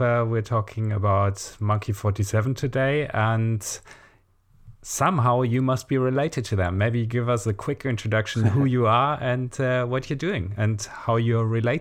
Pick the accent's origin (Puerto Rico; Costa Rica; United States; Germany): Germany; at least since we're both from Germany, which people can probably tell from our accents